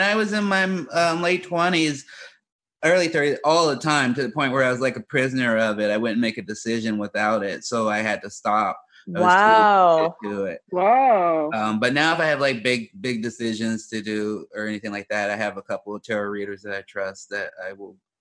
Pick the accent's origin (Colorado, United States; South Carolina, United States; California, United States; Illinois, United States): Illinois, United States; Chicago; moved away; also born or lived in Oregon; You know, I grew up in South Side of Chicago and moved to Oregon.